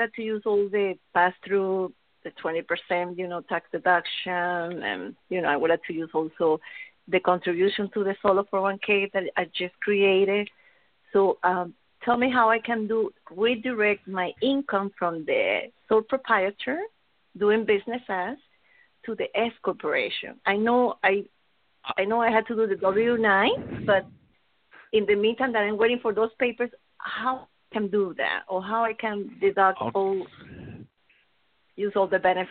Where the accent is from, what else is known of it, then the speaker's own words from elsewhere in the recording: Venezuela; I'm from South America, from Venezuela.